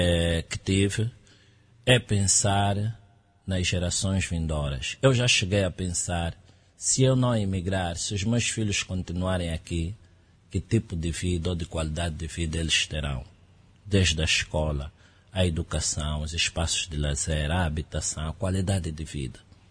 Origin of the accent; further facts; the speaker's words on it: Luanda, Angola; eu nasci no Rangel, cresci nas fronteiras entre o Rangel e o Kazenga, que são bairros que no passado já tinham também uma tradição de envolvimento cívico muito forte.